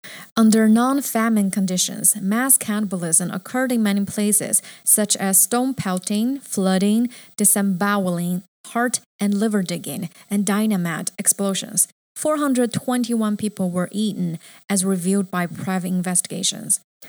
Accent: China; Growing up in China, I learned that my parents and grandparents don't like to talk about unpleasant memories.

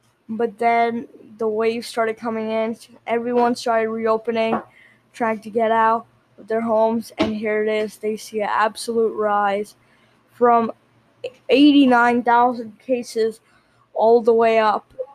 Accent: Queens, New York, United States; So in my hometown in Queens, let's see, oh, we can actually see per county.

